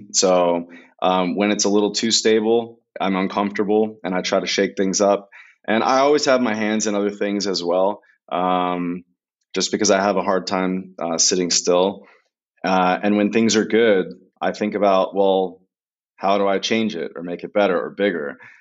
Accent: United States; And my edge, obviously I'm American. So my edge comes from growing up in poverty

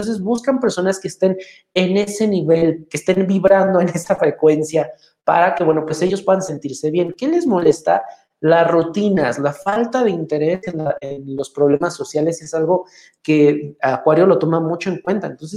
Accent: Mexico; born there; los que nacimos especialmente en México sabemos que si te marco a las 6, me vas a marcar a las 7, 7:30.

